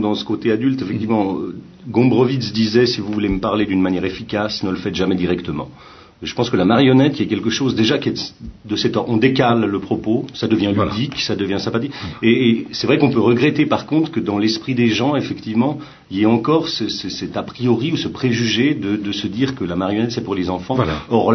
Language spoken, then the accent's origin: French; Switzerland; je viens de Suisse, c'est du chocolat suisse.